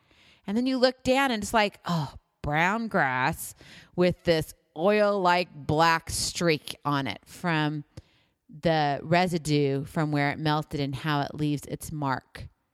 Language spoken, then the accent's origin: English; Hawaii, United States; now in Iowa, United States; even though I'm from Hawaii, and that's really where I call home, that's where my heart is. However, home is where I hang my hat. So actually, I'm in Iowa right now.